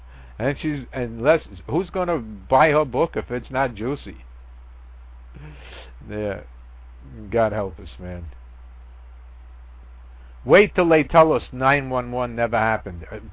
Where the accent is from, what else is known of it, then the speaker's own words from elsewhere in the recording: New York, United States; I said, no, I'm from New York.